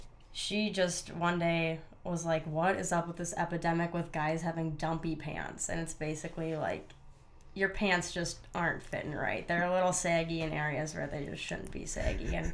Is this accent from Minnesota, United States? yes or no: yes; Stillwater, Minnesota, United States; Yep, grew up, born and raised in Minnesota. Went to a really small high school.